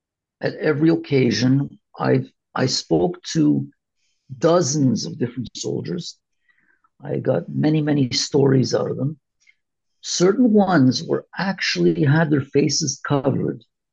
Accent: Canada; I explained that I am from Canada, though I am Israeli

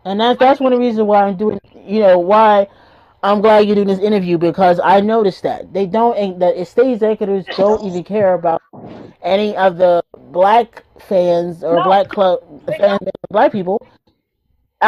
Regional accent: Philadelphia, Pennsylvania, United States; Yeah, I'm from Philly.

